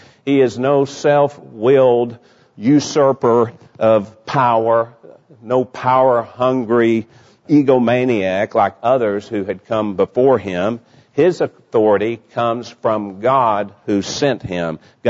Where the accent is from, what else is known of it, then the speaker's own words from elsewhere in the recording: Dallas, Texas, United States; born there; I was born in Dallas. I was born in the Florence Nightingale wing of Baylor Hospital in Dallas, Texas.